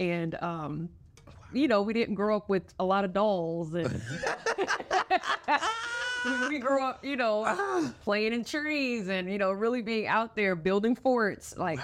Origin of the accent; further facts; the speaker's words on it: Fort Bragg, North Carolina, United States; Yeah, but I was born on Fort Benning in Georgia.